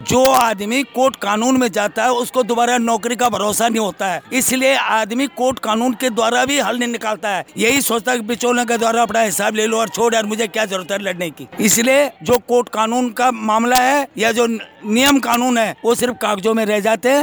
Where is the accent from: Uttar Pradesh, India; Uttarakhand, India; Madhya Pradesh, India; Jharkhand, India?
Uttarakhand, India; now in Narela, India; मैं सबसे पहले उत्तराखंड का रहने वाला था, अब मैं नरेले में रहता हूँ।